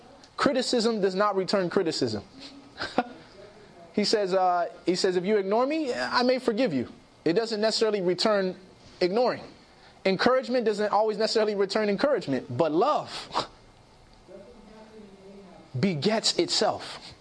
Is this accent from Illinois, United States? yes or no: yes; Chicago, Illinois, United States; You know, I grew up in Chicago.